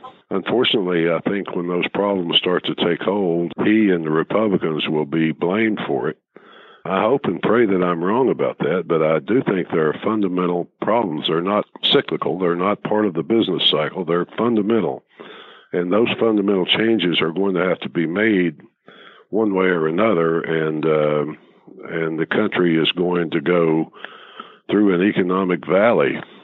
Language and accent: English; United States; born there; And I'm thankful that I'm an American, that I was born here, that I live in a country where we can still be free.